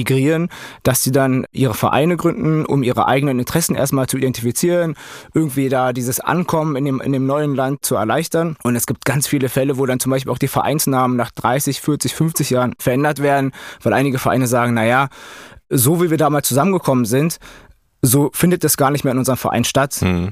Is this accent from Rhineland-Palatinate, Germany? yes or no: no; Berlin, Germany; Ich bin als Türke aus Berlin in Neustrelitz.